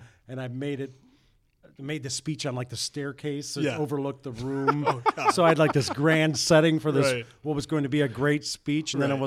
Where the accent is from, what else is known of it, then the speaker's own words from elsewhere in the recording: St. Joseph, United States; fat kid growing up in St. Joe, watching the station, watching the Cubs